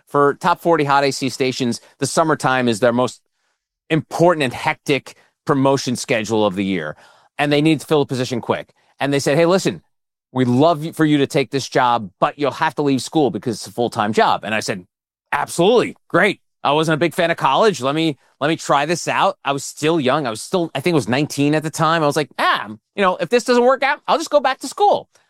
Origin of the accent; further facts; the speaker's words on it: New Jersey, United States; growing up in New Jersey with zero connections to Hollywood or show business or media in general, I just did what I could do. So what I started was I went to a state college in New Jersey called William Patterson.